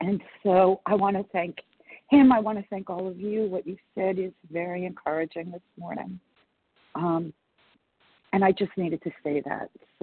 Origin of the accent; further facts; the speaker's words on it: New Jersey, United States; New Jersey.